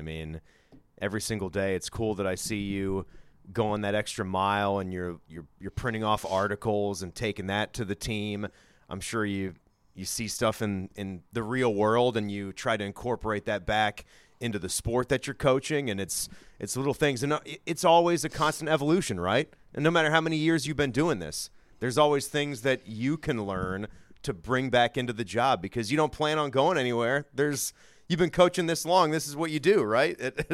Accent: Minnesota, United States; Growing up in Minnesota, certain states, Indiana, basketball state, right?

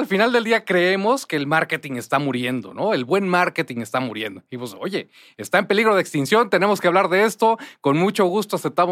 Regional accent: Mexico; Porque somos mexicanos

